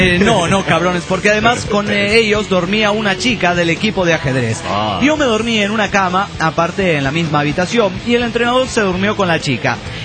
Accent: Canary Islands, Spain; Soy el clandestino de las Islas Canarias.

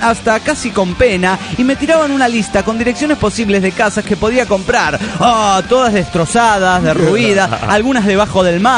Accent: Panama; de Panamá.

